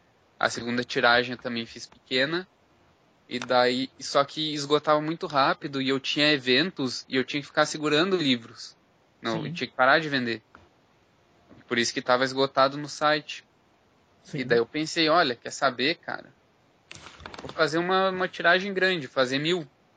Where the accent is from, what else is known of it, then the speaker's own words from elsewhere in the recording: Capão da Canoa, Rio Grande do Sul, Brazil; Eu sou de Capão da Canoa, isso daria muito caro pra mim, por exemplo.